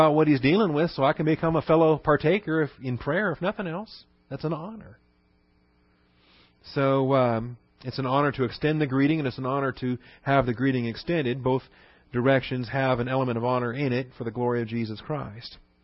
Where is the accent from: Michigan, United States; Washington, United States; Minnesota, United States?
Washington, United States; Seattle; now in Texas, United States; I grew up in Seattle. We had weird pronunciation up there. So, and then I come to Texas, and y'all had this very normal pronunciation here in Texas.